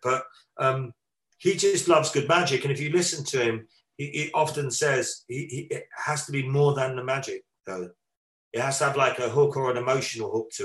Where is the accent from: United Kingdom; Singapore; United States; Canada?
United Kingdom; because we're British, we have a break on